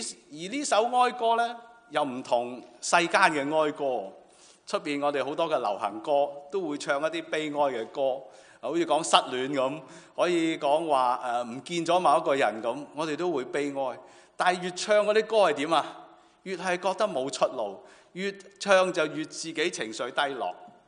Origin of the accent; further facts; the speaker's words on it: Hong Kong; 如果你好似我係香港嚟嘅咧，你都會面對好似即係香港係一個困局裏邊啊